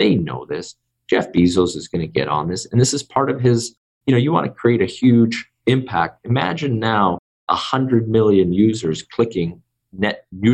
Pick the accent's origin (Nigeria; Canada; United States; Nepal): Canada; I'm Canadian